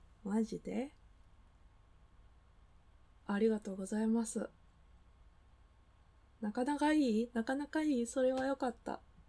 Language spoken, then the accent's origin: Japanese; Kansai, Japan; なんかね、関西人なんでね、ついつい笑いに走っちゃうっていうところはありますね。